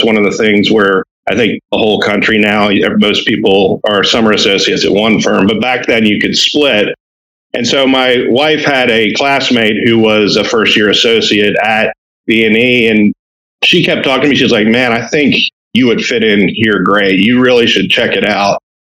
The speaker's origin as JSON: {"language": "English", "region": "New Jersey", "country": "United States", "said": "LSU law knew that I was from New Jersey, not an in-state resident."}